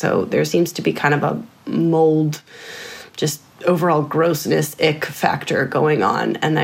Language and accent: English; Agoura Hills, California, United States; from Agora Hills.